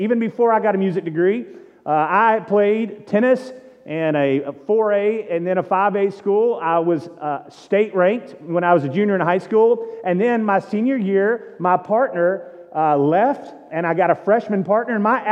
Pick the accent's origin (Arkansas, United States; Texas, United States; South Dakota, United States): Texas, United States; I come from Southeast Texas.